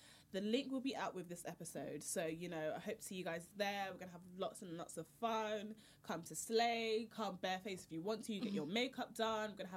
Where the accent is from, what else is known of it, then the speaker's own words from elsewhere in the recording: United Kingdom; UK. Yeah. We're British.